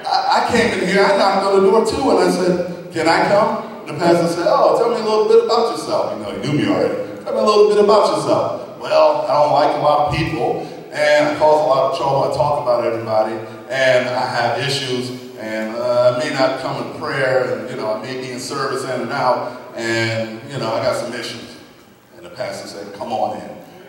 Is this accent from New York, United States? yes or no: yes; New York City, New York, United States; I remember growing up in New York City, there were so many good players at the time that I was trying to play.